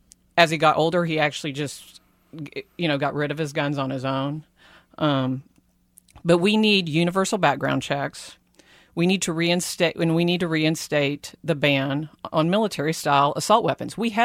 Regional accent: Parsons, Kansas, United States; First of all, I grew up in Southeast Kansas, in Parsons, Kansas. My dad hunted every single weekend.

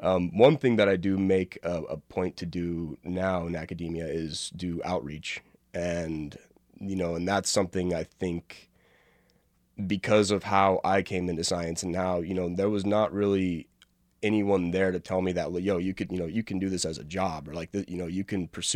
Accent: Gallup, New Mexico, United States; I know from personal experience, you know, from growing up in Gallup and seeing what res life is like

